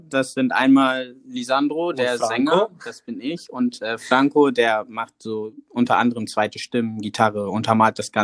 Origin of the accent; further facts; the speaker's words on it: Bremen, Germany; ich bin ja hier in Bremen aufgewachsen. Für mich ist Deutsch jetzt halt meine Hauptmuttersprache.